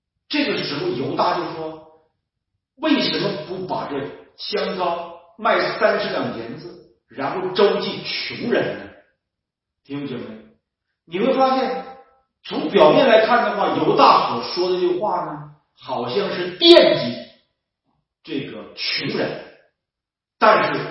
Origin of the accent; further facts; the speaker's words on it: Northeast China, China; accent: Northeastern Mandarin; 如果用我们东北话，用我们东北话来形容这种厌恶的话，就是膈应